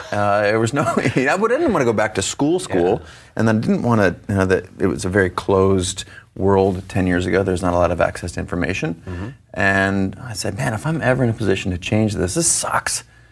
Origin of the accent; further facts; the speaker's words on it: Seattle, Washington, United States; I grew up in Seattle.